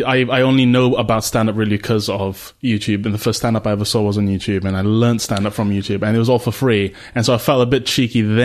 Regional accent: Malaysia; so my mum's British. I grew up in Malaysia. My dad's Malaysian.

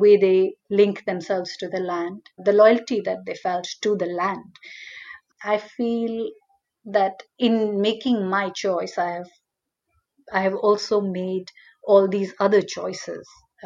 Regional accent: India; first language Hindi; English is a second language; If you asked me to choose just one language as my mother tongue, I would say Hindi or Hindustani. However, it is also true that I am equally fluent in and perhaps more articulate in English.

